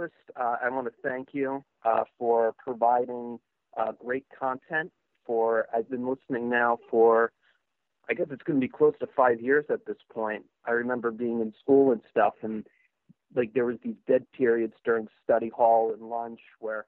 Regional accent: New Jersey, United States; I'm from New Jersey.

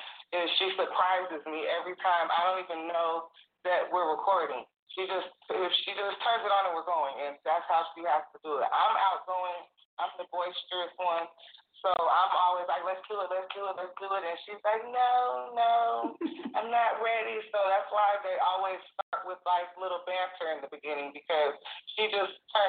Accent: California, United States; I grew up on the West Coast. I'm from California. I'm a Cali girl.

